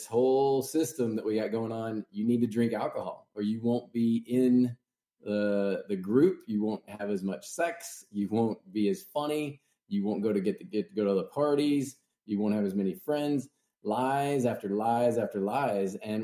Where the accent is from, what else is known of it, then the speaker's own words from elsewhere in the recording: Oklahoma, United States; just growing up in the Midwest, Oklahoma to be specific